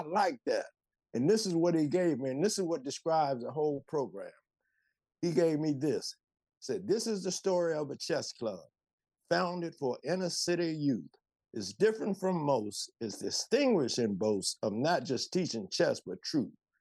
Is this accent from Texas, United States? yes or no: no; Fairmont Heights, Maryland, United States; Yeah, I'm from Fairmont Heights. I'm right across the line.